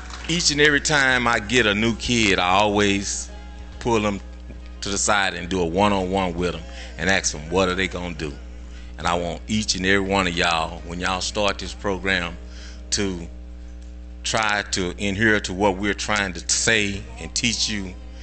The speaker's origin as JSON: {"language": "English", "town": "Dallas", "region": "Texas", "country": "United States", "tie": "born or raised there", "said": "I was a little boy growing up in East Dallas, and she was a hot girl."}